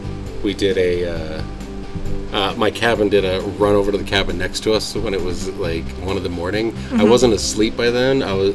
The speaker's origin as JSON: {"language": "English", "region": "Michigan", "country": "United States", "said": "We went to MSU, though, because I'm from Michigan."}